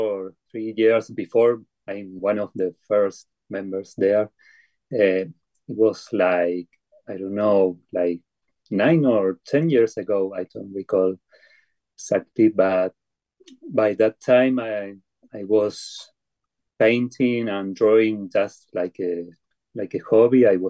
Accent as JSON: {"language": "English", "country": "Argentina", "second_language": "English", "said": "I'm from Argentina. Here in Argentina, it's not easy to speak for the animals."}